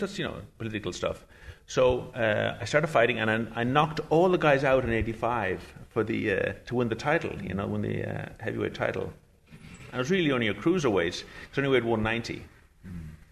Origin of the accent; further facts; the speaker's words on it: Enfield, Ireland; moved away as an adult; now in New York, United States; in the early 80s, my sister Rosalind and I moved to New York. And I came from Enfield to Brooklyn, so it was quite a change, quite a shock.